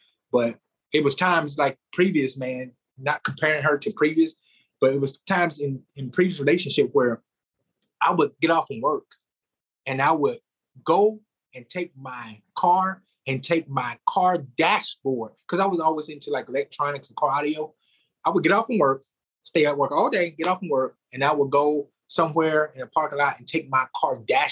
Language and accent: English; United States; she's Dominican, I'm American, so the culture's different.